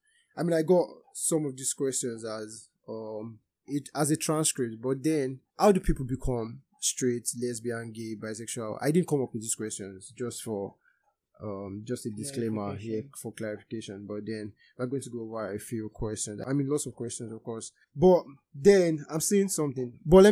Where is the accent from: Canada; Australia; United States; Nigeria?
Nigeria; accent: Yoruba; I know my Yoruba accent will get the better of me, but that's, by the way, that's the beauty of it.